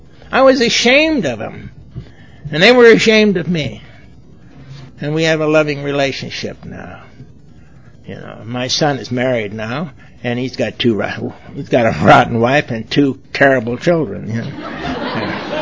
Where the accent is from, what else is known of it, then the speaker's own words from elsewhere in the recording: Los Angeles, California, United States; now in Charlotte, United States; You know, sometimes I'm from Los Angeles, and I know a lot of people there.